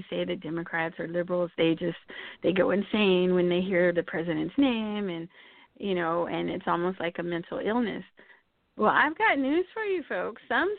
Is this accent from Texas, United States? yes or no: yes; El Paso, Texas, United States; So in the news, it seems like my hometown of El Paso, Texas, we just keep seeing story after story lately about COVID